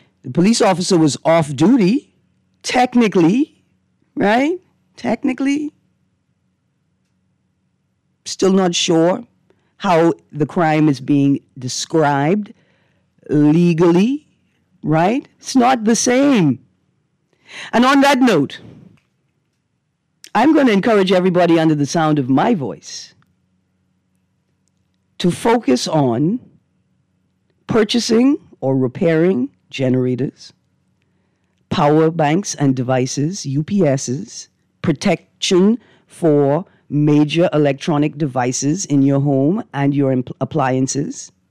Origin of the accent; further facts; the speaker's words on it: Bahamas; I remember growing up in the Bahamas where you just didn't know if the power was going to be off